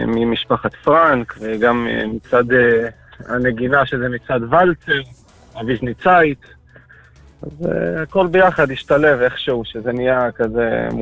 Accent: Bnei Brak, Tel Aviv District, Israel; אני גדלתי בבני ברק

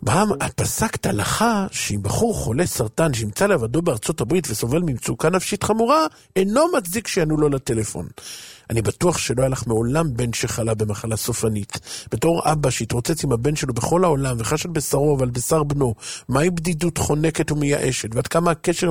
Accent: Bnei Brak, Tel Aviv District, Israel; אני בעצמי בני ברקי, אז מותר לי.

